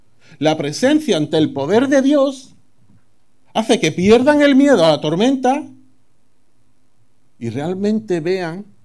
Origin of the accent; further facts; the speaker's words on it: Andalusia, Spain; Nos monté que yo soy sevillano. Allí lo que hay es una laguna en mi pueblo.